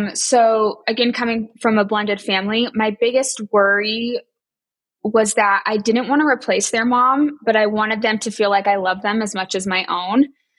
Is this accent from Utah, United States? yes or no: yes; Salt Lake City, Utah, United States; We're from Salt Lake City, have 4 kids, 2 he had from a previous marriage, and then we have 2 together.